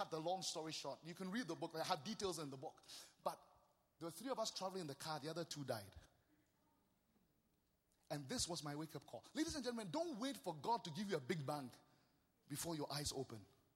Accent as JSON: {"language": "English", "country": "Ghana", "said": "I come from Ghana, West Africa."}